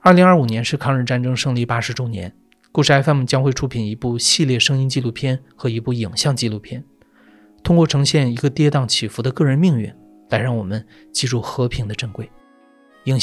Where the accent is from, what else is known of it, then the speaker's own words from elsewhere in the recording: Shulan, Jilin, China; 从我爷爷到我爸兄弟姐妹这两代人都是舒兰矿务局的工人。天南海北的人聚集在这里，我的家乡变成了一个文化大熔炉